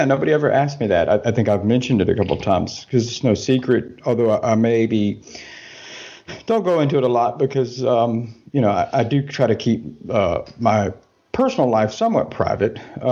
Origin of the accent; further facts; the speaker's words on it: the South, United States; I am from the States, grew up, spent my whole life in the southern United States right there in the antebellum.